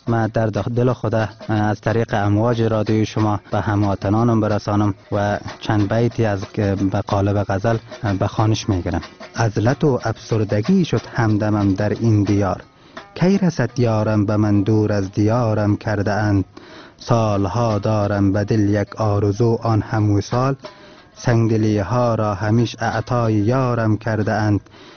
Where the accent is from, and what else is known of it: Afghanistan; first language Turkmen; Persian is a second language